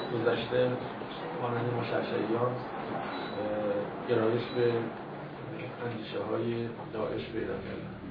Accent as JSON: {"language": "Persian", "country": "Iran", "said": "گفتم البته من ایرانی هستم"}